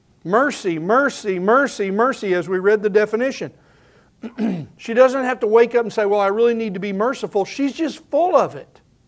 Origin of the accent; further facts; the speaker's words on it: Oklahoma City, Oklahoma, United States; I'm thankful for those who took care and helped me along in the little Baptist church I grew up in Oklahoma City.